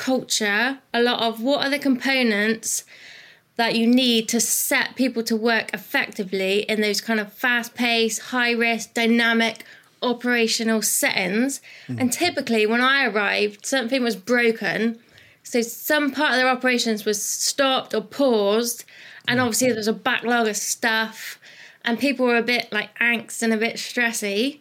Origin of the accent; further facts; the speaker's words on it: Bristol, South West England, United Kingdom; you can tell by my awesome accent that I'm from the UK. From a little place called Bristol, which sits nicely between kind of England and Wales.